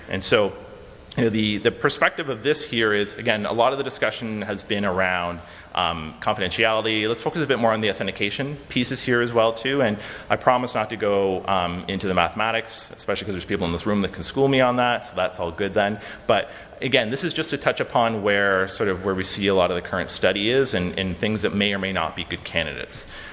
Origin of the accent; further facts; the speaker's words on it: Waterloo, Ontario, Canada; Personally, I'm from Waterloo